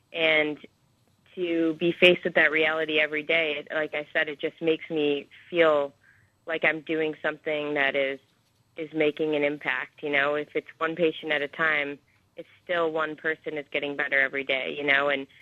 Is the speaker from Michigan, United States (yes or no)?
yes; Michigan, United States; I came from the Midwest, from Michigan, and coming out here